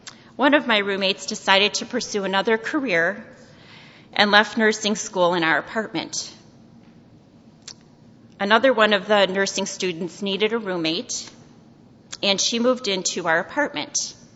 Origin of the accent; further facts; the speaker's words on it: Chicago, Illinois, United States; I grew up in Chicago, the oldest of three siblings.